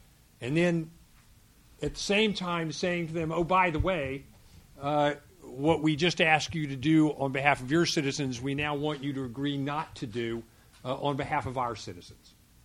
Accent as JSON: {"language": "English", "country": "United States", "said": "I'm an American, obviously"}